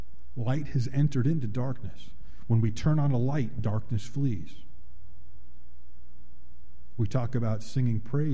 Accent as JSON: {"language": "English", "town": "Chicago", "region": "Illinois", "country": "United States", "tie": "born there", "said": "so much violence in a city that I was born in Chicago, just so much violence."}